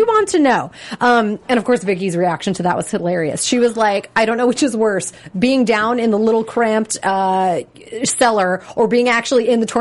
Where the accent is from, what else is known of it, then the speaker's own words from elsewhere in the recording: California, United States; Okay, so I'm from California. We do not have tornadoes here at all.